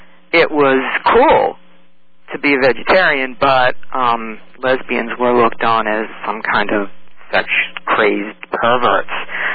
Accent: Baltimore, Maryland, United States; Well, I grew up in Baltimore City, which is a port city on the East Coast.

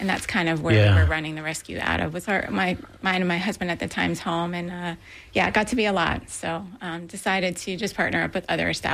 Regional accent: New Jersey, United States; also born or lived in Texas; Yeah, I was actually born and raised in New Jersey and started my rescue efforts. I partnered with some organizations in New Jersey and then found my way to Texas

